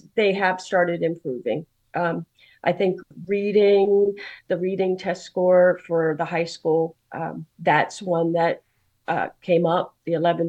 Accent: Baltimore, Maryland, United States; I grew up in West Baltimore where the riots were, and it was predominantly black.

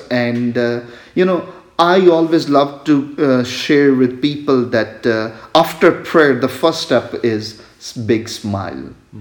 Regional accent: Pakistan; now in United States; Being as a Pakistani Christian, I am worshipping Jesus Christ.

